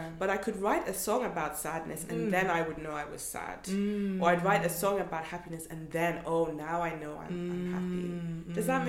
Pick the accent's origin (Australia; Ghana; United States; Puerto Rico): Ghana; now in United Kingdom; Because now I'm too British for Ghana, in the sense that when I go, it seems like